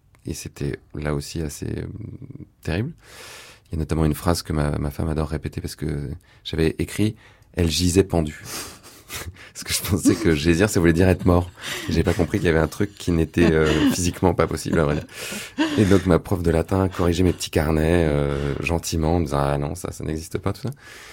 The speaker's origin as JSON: {"language": "French", "region": "Île-de-France", "country": "France", "tie": "born or raised there", "said": "Bah, là où je suis né, dans les Yvelines, il y a beaucoup de forêts, beaucoup d'arbres. Et c'est vrai que j'ai vécu toujours au contact de ça"}